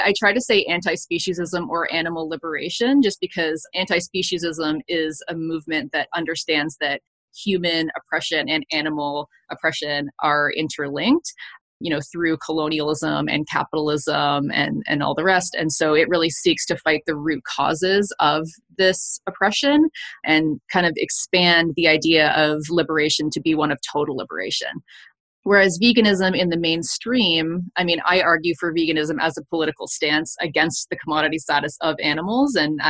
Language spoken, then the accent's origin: English; Canada; I am Canadian